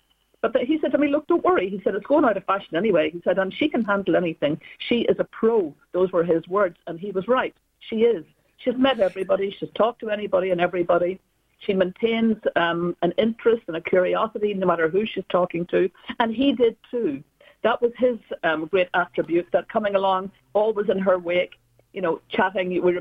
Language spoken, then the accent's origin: English; Belfast, Northern Ireland, United Kingdom; in Northern Ireland, in Belfast, where people were incredibly deferential, reverential to the Queen